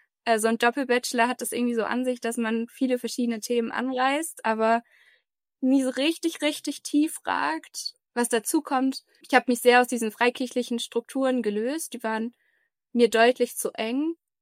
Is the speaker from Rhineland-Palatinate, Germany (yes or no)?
no; Aschaffenburg, Bavaria, Germany; Ursprünglich komme ich aus dem Raum Aschaffenburg, bin da aufgewachsen in einem freikirchlichen Kontext